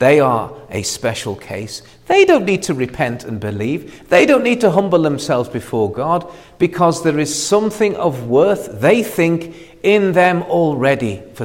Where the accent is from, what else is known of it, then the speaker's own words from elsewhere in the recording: Liverpool, North West England, United Kingdom; I know because my hometown Liverpool has been in the hands of the Labour Party since the 1930s or so. It used to be a conservative place.